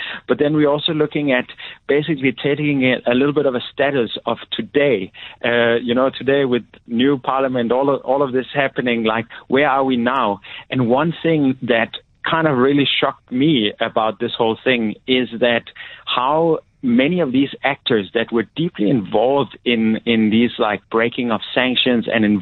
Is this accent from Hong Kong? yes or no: no; Denmark; because I'm from Denmark.